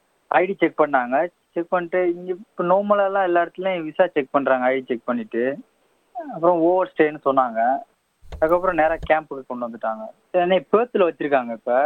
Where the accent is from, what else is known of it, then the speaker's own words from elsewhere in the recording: Rameswaram, Tamil Nadu, India; born there; ராமேஸ்வர மண்டபம் முகாமில் தான் பிறந்தேன்.